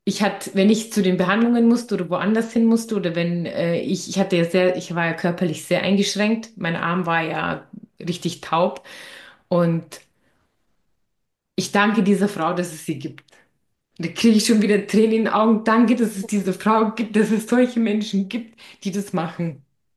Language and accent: German; Bavaria, Germany; Es gibt es aber auch in Bayern, wo ich herkomme, dass man dann die Leute besucht mit einem Präsentchen und so.